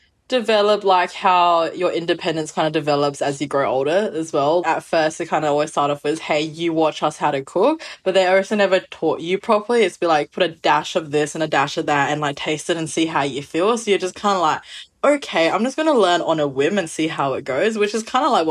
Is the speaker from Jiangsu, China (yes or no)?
yes; Wuxi, Jiangsu, China; I grew up with a Wuxi cuisine, which is my hometown is, so my cooking style is quite similar